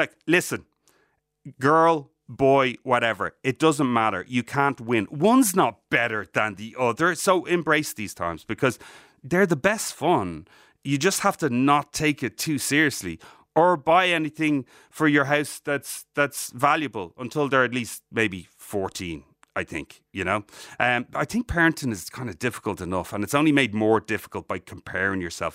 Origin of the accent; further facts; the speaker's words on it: Ireland; Like, we're Irish people, right? So we have an affiliation to potatoes that no one will ever understand.